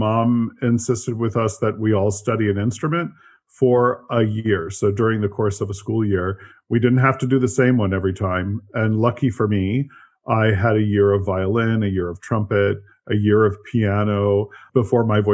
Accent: Washington, District of Columbia, United States; born there; I was born in Washington, D.C. Actually, I'm one of the very few people born in Washington, D.C.

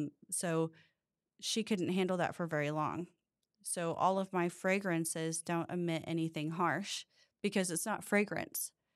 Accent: Oklahoma City, Oklahoma, United States; also born or lived in Oregon; I'm from Oklahoma City. So I was born in Oklahoma City and lived there until I was about three. And then my parents divorced. My mom is from Oregon. And so then we moved up to Oregon.

